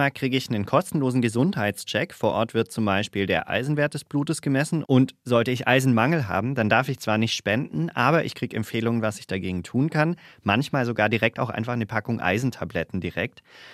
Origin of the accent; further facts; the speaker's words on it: Baden-Württemberg, Germany; Ich als Schwabe